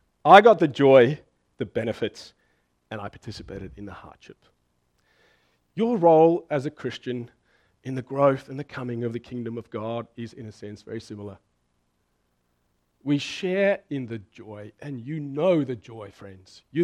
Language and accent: English; South Africa; moved away as an adult; now in Brisbane, Australia; When I was 18 years old, I was a migrant. I moved to Brisbane City and from South Africa, and I started out in uni